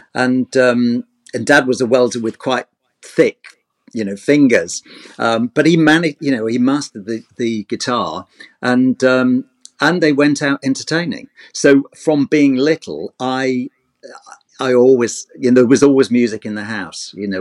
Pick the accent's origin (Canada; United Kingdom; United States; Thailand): United Kingdom; Grimsby, Yorkshire and the Humber; born there; Well, I was born in Grimsby, and my parents entertained locally.